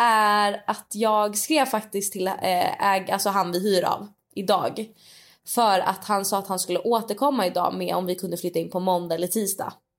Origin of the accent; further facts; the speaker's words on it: Sweden; Alltså när jag också bodde i Sverige.